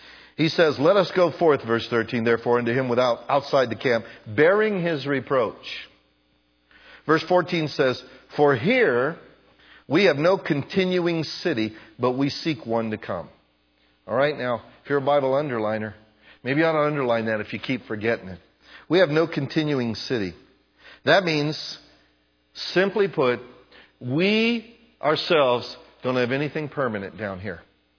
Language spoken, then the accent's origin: English; United States; And I'm more American now than I ever was before. I'm glad I'm American.